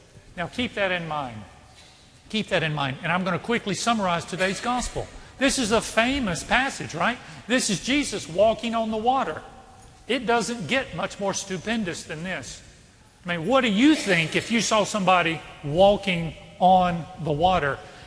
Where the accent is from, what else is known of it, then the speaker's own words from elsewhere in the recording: Reidsville, North Carolina, United States; we would be in Reidsville, my hometown, which is about 2 hours away.